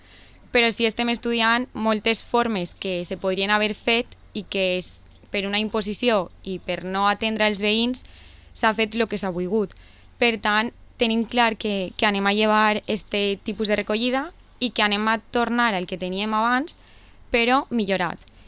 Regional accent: Les Alqueries, Valencian Community, Spain; veure el meu poble amb orgull, no? I poder dir per ahí soc d'Alqueries

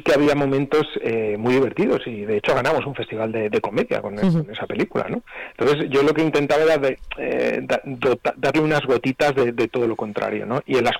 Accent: Valencia, Valencian Community, Spain; yo soy valenciano, hacía mucho tiempo que no rodaba una película en Valencia y me apetecía mucho volver a casa

